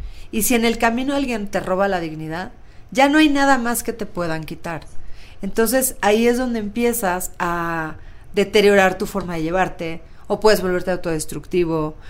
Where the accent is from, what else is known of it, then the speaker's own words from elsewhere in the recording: northern Mexico, Mexico; somos norteños, así hablamos nosotros